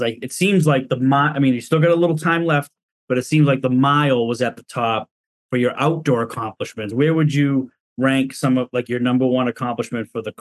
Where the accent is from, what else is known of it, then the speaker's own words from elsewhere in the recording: Gloucester, Massachusetts, United States; I used to be like the sports editor and editor of the Gloucester Times in my hometown.